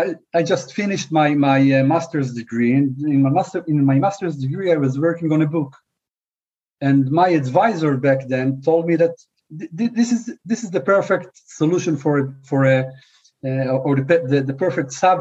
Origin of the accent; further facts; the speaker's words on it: Jerusalem, Jerusalem District, Israel; Okay, I was born and raised in Jerusalem.